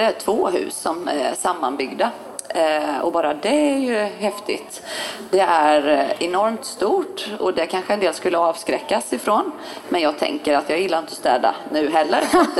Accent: Norrland, Sweden; och dessutom är jag uppvuxen med en mamma som tog med mig på mycket loppisar i Norrland

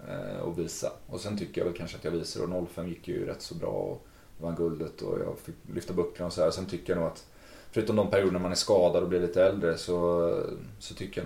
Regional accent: Gothenburg, Västra Götaland County, Sweden; Liksom mycket skit och mycket, och kommer som göteborgare.

